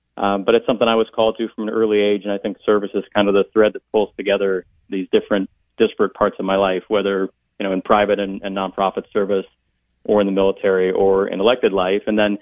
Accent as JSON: {"language": "English", "town": "Berea", "region": "Ohio", "country": "United States", "tie": "born or raised there", "said": "Well, first of all, I'm a local guy. I grew up in Berea, where I still live."}